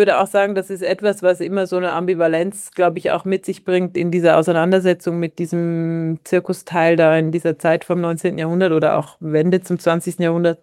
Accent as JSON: {"language": "German", "country": "Switzerland", "said": "als Schweizerin"}